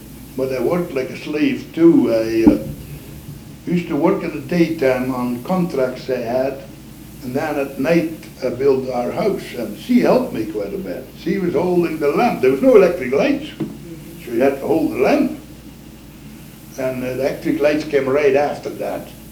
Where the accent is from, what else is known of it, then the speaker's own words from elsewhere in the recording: Belgium; She's from France and I'm from Belgium.